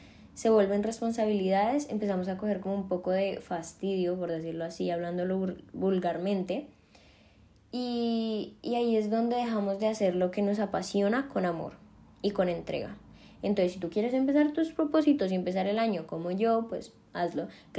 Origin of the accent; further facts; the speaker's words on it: Colombia; moved away; Yo vengo de Colombia, de un país donde el inicio de curso, o sea, de colegio, es en enero.